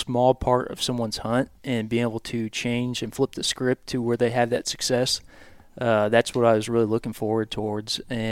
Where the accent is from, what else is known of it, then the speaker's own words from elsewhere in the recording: Kansas, United States; I am from Kansas side, but I decided to buy a house in Missouri to get that in-state tags.